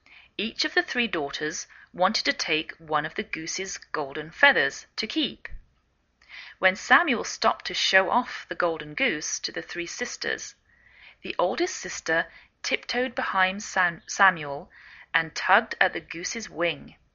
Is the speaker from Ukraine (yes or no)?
no; England, United Kingdom; now in United States